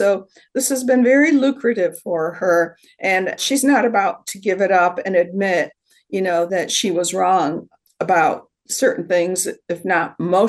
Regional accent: the North, United States; born or raised there

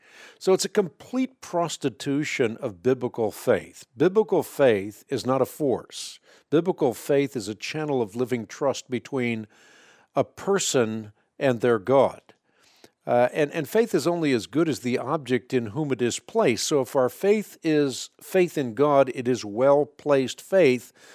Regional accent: Netherlands; first language Dutch; English is a second language; well, I have a limited vocabulary because I'm Dutch. Dutch is my first language, so sometimes I can't speak as eloquently as I would like

